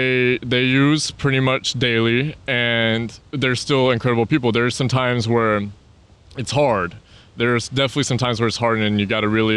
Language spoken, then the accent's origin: English; Las Vegas, Nevada, United States; Born and raised in Vegas. So I've been around the casino industry my entire life.